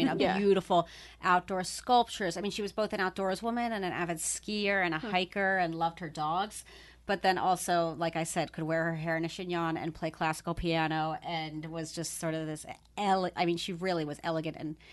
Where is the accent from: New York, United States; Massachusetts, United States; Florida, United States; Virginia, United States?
New York, United States; Forest Hills; Born and raised in Forest Hills in, right. in New York.